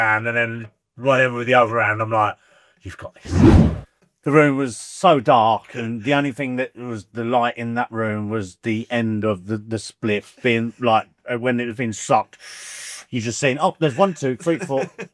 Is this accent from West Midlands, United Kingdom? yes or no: no; Crawley, South East England, United Kingdom; Yeah, so I'm originally from Crawley, down by Brighton.